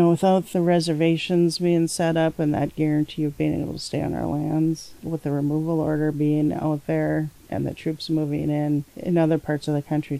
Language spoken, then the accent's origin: English; Grand Portage, Minnesota, United States; I'm from Grand Portage.